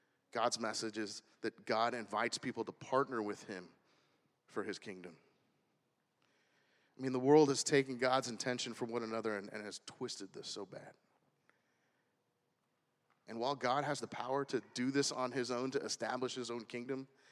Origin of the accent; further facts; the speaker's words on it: California, United States; I grew up in Southern California, so she used to take me to the store called House of Fabrics.